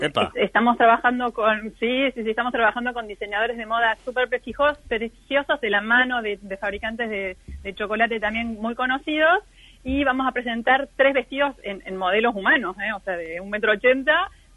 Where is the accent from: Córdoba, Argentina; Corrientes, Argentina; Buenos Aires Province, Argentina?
Córdoba, Argentina; yo soy cordobesa